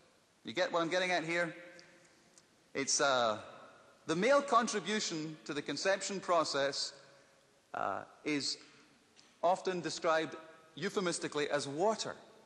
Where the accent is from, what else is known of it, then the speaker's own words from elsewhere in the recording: Scotland, United Kingdom; moved away as an adult; now in Atlanta, United States; when we moved over from Scotland to Atlanta in 1989, we did not have any children, we thought.